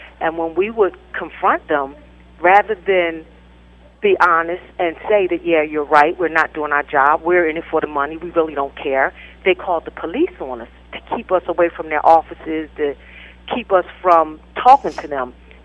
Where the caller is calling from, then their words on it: Cambridge Springs, Pennsylvania, United States; I'm calling from Cambridge Springs, Pennsylvania.